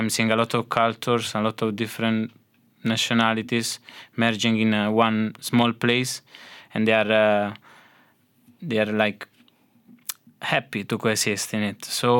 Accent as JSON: {"language": "English", "region": "Southern Italy", "country": "Italy", "said": "I'm from the southern Italy, so I feel really connected to Malta, so culturally speaking"}